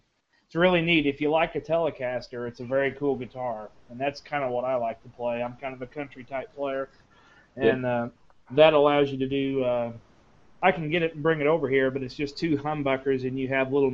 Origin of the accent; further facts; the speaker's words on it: Indiana, United States; I'm from Indiana, over in the States, so the good old Midwest of the United States.